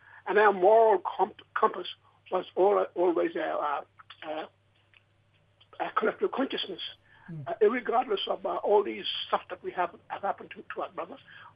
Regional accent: Palm Island, Queensland, Australia; I'm born and bred in Palm Island, and I come up north here too, where my grand people come.

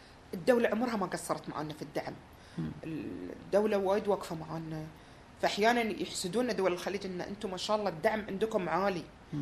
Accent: Qatar; لأن توقف العمل الدرامي أو الدراما بشكل عام يمكن 18 سنة عندنا في قطر

